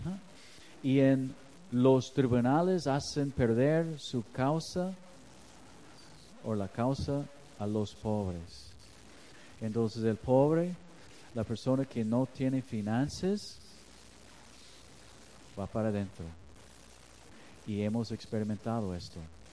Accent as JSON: {"language": "Spanish", "country": "Mexico", "said": "Yo tengo puro peso, soy mexicano, llévame."}